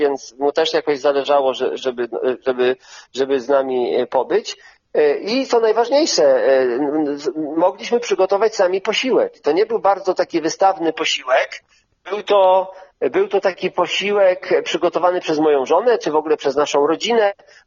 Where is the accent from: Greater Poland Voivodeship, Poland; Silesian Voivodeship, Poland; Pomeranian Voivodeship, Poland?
Pomeranian Voivodeship, Poland; ja i żona pochodzimy z Kaszub, mówimy po kaszubsku, jesteśmy Kaszubami